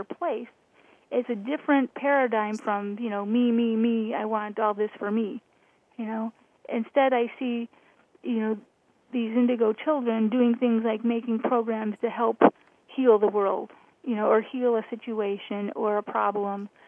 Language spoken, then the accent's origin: English; Chicago, Illinois, United States; I mean, I'm originally from Chicago, so I know the beauty of seeing all the ice dripping off of the, you know, all the trees.